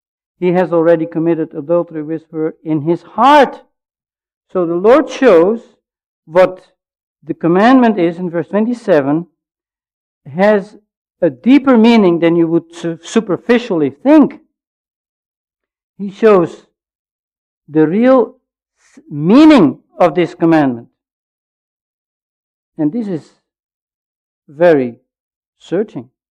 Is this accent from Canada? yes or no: yes; Canada; I have to obey that law that's valid there, although I'm a Canadian.